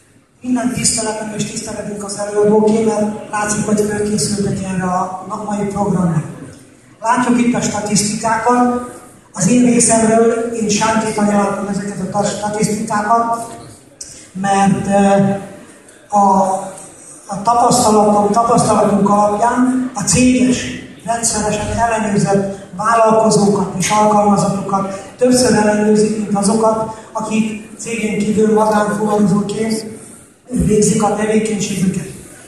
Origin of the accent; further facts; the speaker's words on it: Budapest, Hungary; Magyarországon és Budapesten elsősorban, mert mi budapestiek vagyunk.